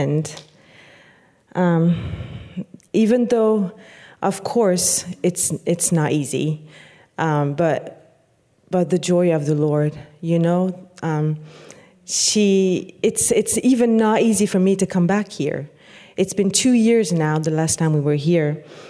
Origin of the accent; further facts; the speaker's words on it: France; I'm from France originally. I grew up there.